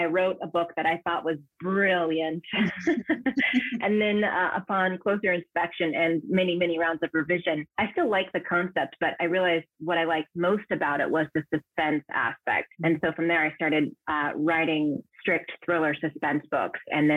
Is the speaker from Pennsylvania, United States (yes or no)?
no; Sacramento, California, United States; now in Paris, France; I actually went to college in San Diego. I am from the Sacramento area, Northern California.